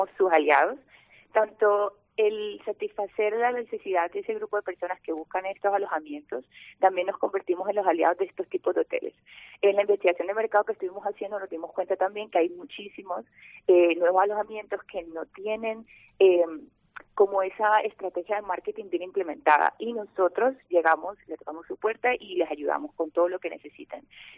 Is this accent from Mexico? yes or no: no; Colombia; yo soy colombiana